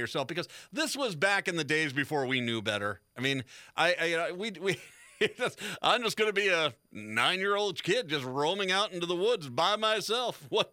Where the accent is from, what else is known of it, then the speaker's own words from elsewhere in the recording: Wickford, Rhode Island, United States; speaking of growing up in the East Coast, in Rhode Island, when I was a kid, and I'm not joking when I said this, I used to live in Wickford, East Greenwich.